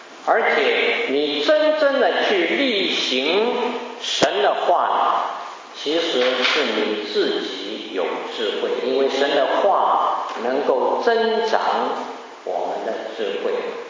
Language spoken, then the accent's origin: Chinese; China; 我们中国人过去有很多儿童喜爱看的连环图画这种想象力